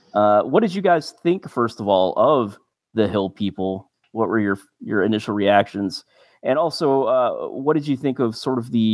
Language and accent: English; United States; I instantly thought, like, hillbillies, you know, being an American.